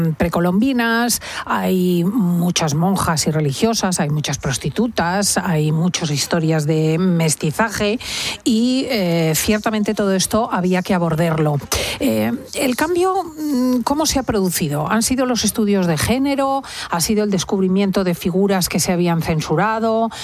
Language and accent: Spanish; Spain; Así somos los españoles